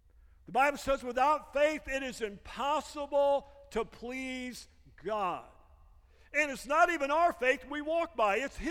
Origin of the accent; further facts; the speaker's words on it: Michigan, United States; also born or lived in Arkansas; I was born in Arkansas, raised in Michigan. That is a true hillbilly.